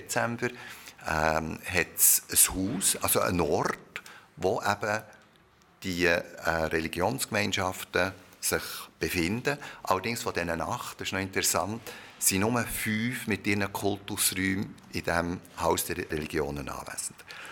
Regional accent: Bern, Switzerland; Also ich bin in Bern geboren, Bern in die Schule gegangen, Bern studiert und auch in Bern angefangen. Von dem her bin ich wirklich ein Berner im klassischen Sinn. Auf der anderen Seite bin ich Secondo, weil meine Eltern sind aus dem Ausland in die Schweiz zugezogen.

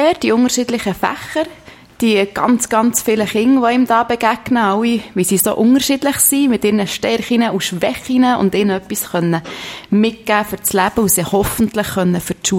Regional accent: Brienz, Bern, Switzerland; now in Steffisburg, Switzerland; Ich bin 33, in Brienz aufgewachsen, wohne jetzt seit längerem in Steffisburg.

